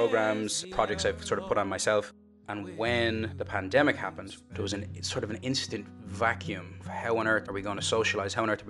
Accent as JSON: {"language": "English", "town": "Dublin", "region": "Leinster", "country": "Ireland", "tie": "born or raised there", "said": "being on the streets in East Wall, where I grew up in the North Inner City"}